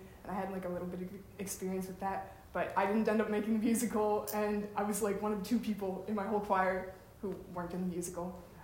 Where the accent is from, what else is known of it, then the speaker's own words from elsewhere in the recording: Wheaton, Illinois, United States; I'm from Wheaton, Illinois, which is a suburb of Chicago.